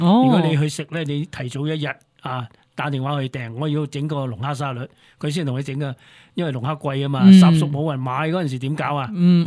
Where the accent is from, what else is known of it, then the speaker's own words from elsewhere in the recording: Guangdong, China; also born or lived in Hong Kong; 即系喺我哋廣東人嚟講咧，真系一到夏季咧，就係荔枝季節啦